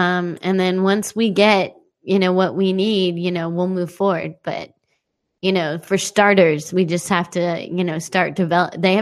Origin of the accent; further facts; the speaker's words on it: United States; you know, I'm an American, and if I know that this is good for me